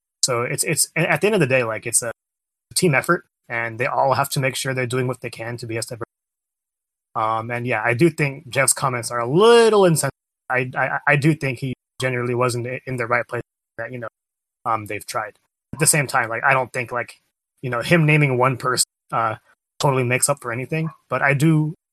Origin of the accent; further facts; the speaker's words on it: Philippines; obviously I'm a man, but you know, I'm Filipino. I'm a minority myself.